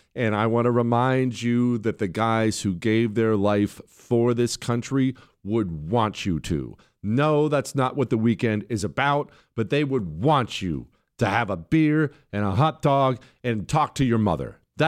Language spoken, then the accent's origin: English; Utah, United States; I'm from Utah.